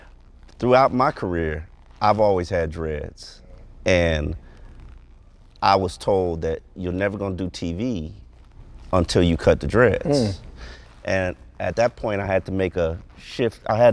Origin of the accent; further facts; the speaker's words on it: Carol City, Florida, United States; It's funny you say that, because I'm Jamaican, and I grew up Carroll City representing today for my Chiefs.